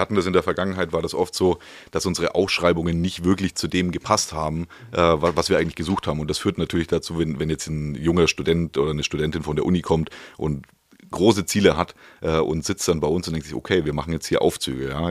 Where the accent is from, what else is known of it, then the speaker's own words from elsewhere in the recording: Nuremberg, Bavaria, Germany; in meiner Heimatstadt in Nürnberg.